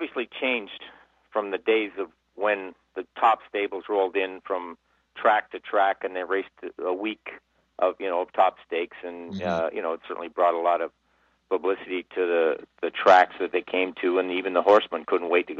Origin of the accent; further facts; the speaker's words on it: London, United Kingdom; born there; yeah, that's true. I was born in London.